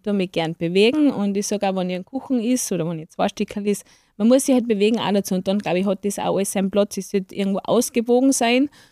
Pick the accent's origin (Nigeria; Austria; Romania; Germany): Austria; Salzburg; Das gibt es nicht bei uns im Lungau.